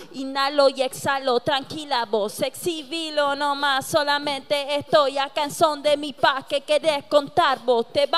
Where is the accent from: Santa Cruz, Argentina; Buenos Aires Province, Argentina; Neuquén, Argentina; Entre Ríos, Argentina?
Neuquén, Argentina; Lo mismo, yo vengo desde Neuquén